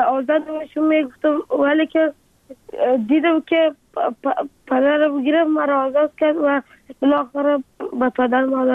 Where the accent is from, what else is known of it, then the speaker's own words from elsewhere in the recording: Afghanistan; حالا آرزو دارم که بخیر کلام که شدم افغانستان و وطن خودم را بسانم.